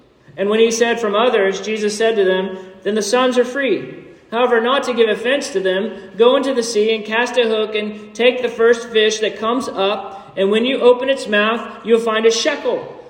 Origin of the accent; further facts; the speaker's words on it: the South, United States; You know, I grew up in the South, and so for me, one of the ways in which we show respect is by saying yes, sir, and yes, ma'am